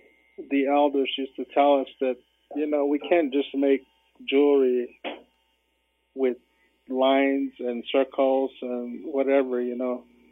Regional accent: Shongopavi, Arizona, United States; I'm from Shongopavi and of the Bear Clan.

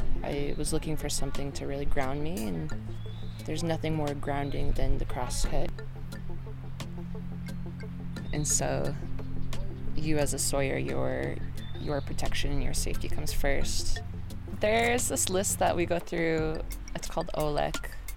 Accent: Boston, Massachusetts, United States; I'm originally from Boston.

